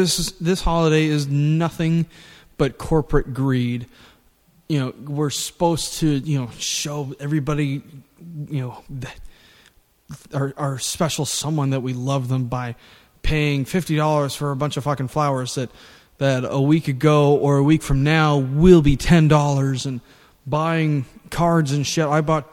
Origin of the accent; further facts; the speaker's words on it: San Diego, California, United States; I was born and raised in the San Diego area and still have family there and everything, including my mom.